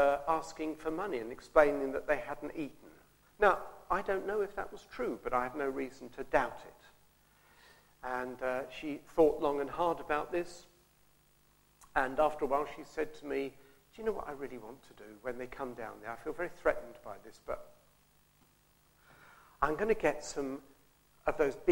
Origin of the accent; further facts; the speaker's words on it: England, United Kingdom; I'm English.